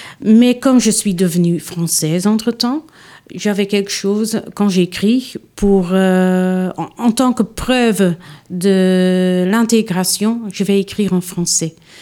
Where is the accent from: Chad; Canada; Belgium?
Belgium; Flanders; moved away as an adult; now in France; Moi, je suis belge d'origine, flamande. Depuis 10 ans, j'habite en France